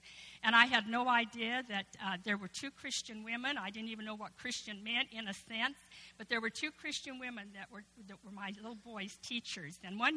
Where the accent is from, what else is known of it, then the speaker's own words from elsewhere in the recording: Salt Lake City, Utah, United States; born there; I was born in Salt Lake City, Utah. My parents were my grandparents were from Yugoslavia